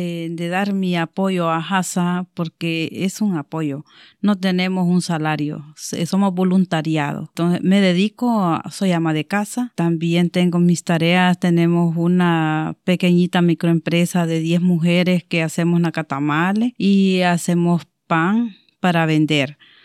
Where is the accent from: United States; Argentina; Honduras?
Honduras; Valle; vengo de Honduras, del departamento de Valle. Vivo en Nacaome, en una comunidad muy cercana a mi municipio que se llama Ondable Moropocay, jurisdicción de Nacaome, a pocos pasos al Salvador.